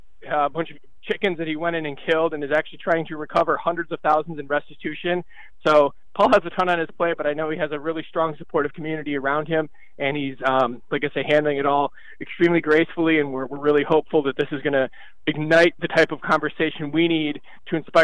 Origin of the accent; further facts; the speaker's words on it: Iowa, United States; I was actually born and raised in Iowa, which is a state that unfortunately kills more pigs than any other state in the country. So my family growing up, it's farmers, it's hunters, fishermen, you name it.